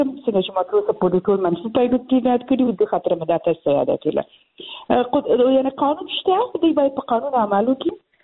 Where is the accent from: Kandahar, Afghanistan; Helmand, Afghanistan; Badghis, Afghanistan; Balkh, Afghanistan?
Balkh, Afghanistan; زه د بلخ ولایت نه یم